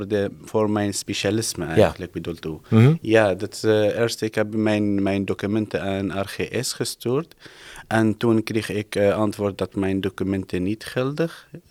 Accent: Syria; Dutch is a second language; moved away as an adult; now in Netherlands; ik ben KNO uit Syrië en ik ben in einde 2014 hier gevlucht.

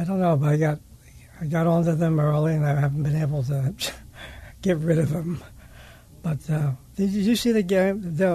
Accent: Philadelphia, Pennsylvania, United States; I grew up in Philadelphia, and we used to go on Sundays.

